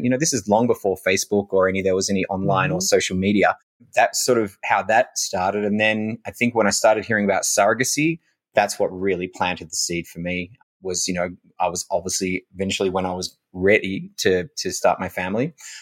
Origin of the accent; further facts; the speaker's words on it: Melbourne, Victoria, Australia; I am from Melbourne, Australia.